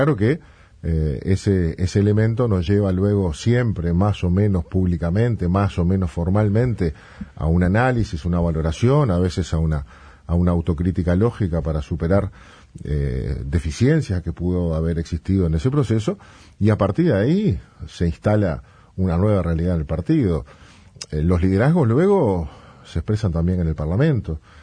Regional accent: Montevideo, Uruguay; Nosotros, como montevideanos, muchas veces vemos en las elecciones de mayo muy, muy sesgadas por nuestra visión de Montevideo.

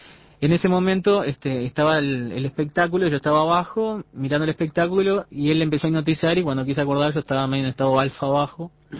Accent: Mercedes, Soriano, Uruguay; also born or lived in Durazno / San José / Tacuarembó; now in Montevideo, Uruguay; tengo 41 años ahora. Mi padre trabajaba en el banco, era gerente, entonces soy de Mercedes, nos llevaron a Durazno, después San José, Tacuarembó. Y luego yo me vine a Montevideo a estudiar.

